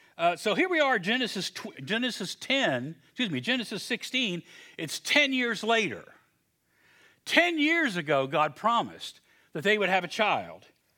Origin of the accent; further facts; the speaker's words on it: West Virginia, United States; And I go, well, I'm from West Virginia. You can call me the hillbilly or whatever.